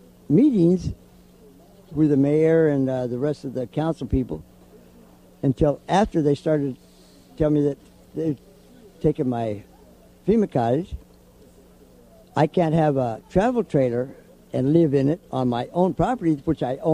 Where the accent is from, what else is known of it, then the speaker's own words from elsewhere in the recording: California, United States; now in Louisiana, United States; I'm from California.